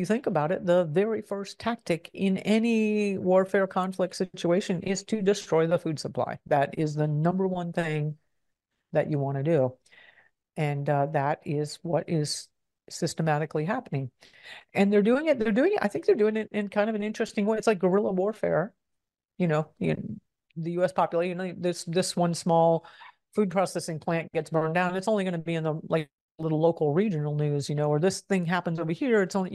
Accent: the South, United States; So I grew up in the South, right?

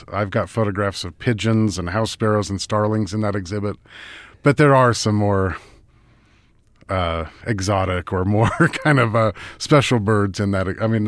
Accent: Idaho, United States; I grew up in Idaho, and I was interested in nature.

